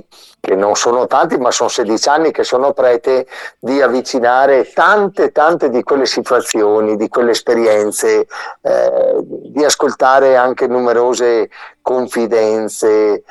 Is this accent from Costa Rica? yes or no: no; Germany; now in Nebbiù, Italy; io sono nato e cresciuto in Germania, poi dalla Germania sono arrivato qua a Nebbiù